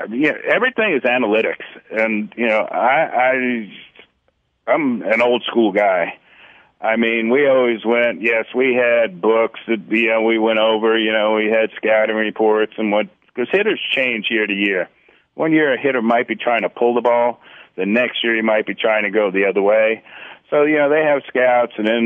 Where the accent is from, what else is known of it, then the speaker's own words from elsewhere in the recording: New York, United States; now in Kansas City, United States; I grew up in New York, and obviously growing up in New York, I was a Yankee fan.